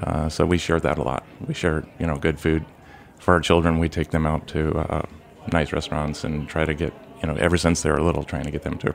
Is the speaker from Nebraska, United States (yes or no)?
yes; Nebraska, United States; I grew up in Nebraska also. So I did what most young boys and girls do in Nebraska is go to University of Nebraska.